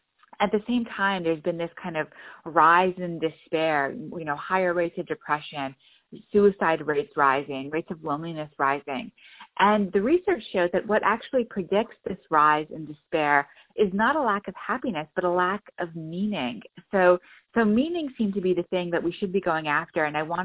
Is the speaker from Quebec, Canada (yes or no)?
yes; Montreal, Quebec, Canada; I grew up in Montreal, and my parents ran a Sufi meeting house out of our home in downtown Montreal.